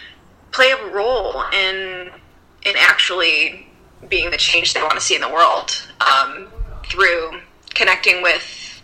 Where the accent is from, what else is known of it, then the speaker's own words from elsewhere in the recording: Michigan, United States; And going to those places and being like, oh, I'm from Michigan, and hearing people's responses.